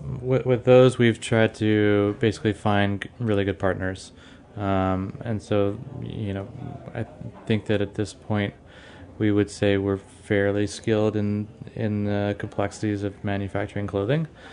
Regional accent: New Orleans, Louisiana, United States; So I'm from New Orleans, so obviously I have a good bit of that cuisine in my blood.

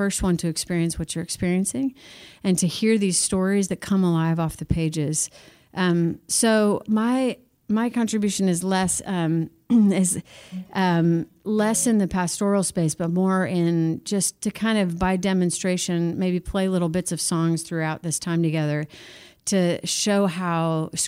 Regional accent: Missouri, United States; now in Nashville, United States; I grew up in Missouri, moved to Nashville, was really intrigued by all the music culture there

